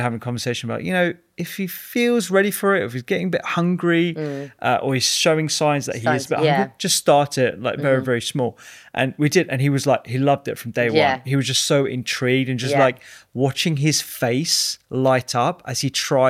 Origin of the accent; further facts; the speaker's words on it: India; and they're like, I'm Indian, and so you know, it's the worst combination for Rafael